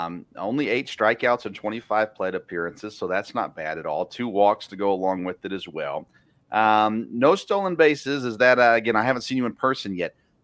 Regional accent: Tennessee, United States; I grew up in Tennessee, just south of Vanderbilt

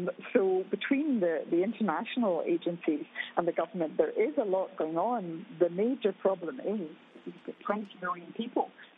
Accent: Scotland, United Kingdom; I come from Scotland

